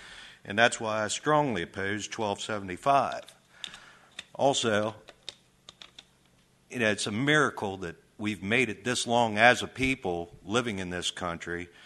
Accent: Clear Spring, Maryland, United States; I'm from Clear Spring, Maryland, part of Western Maryland.

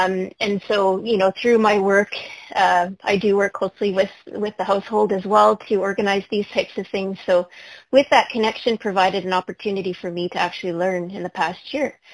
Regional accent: Alberta, Canada; Bringing the Musical Ride back to my hometown in northern Alberta at the location exactly, I think the fairgrounds are exactly where I used to spend my weekends watching the local Gymkhana there.

